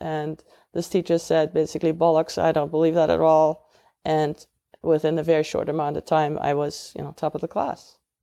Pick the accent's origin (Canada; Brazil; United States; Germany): Germany; English is a second language; I grew up in Germany, and also history teachers.